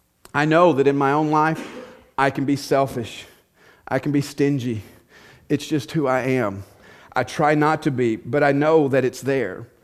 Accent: the South, United States; I tell you guys, I'm from the South, and we call this meddling.

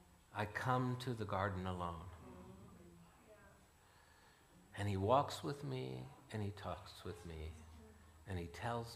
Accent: Pennsylvania, United States; I grew up in Pennsylvania, and he was in Boston

